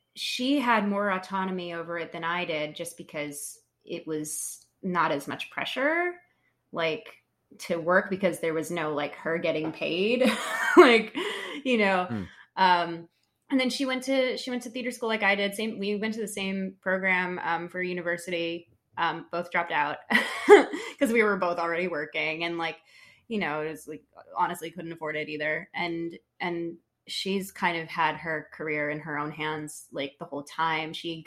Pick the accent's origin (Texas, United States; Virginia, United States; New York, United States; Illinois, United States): Illinois, United States; Chicago; And, you know, I was in Chicago at the time. I grew up in Chicago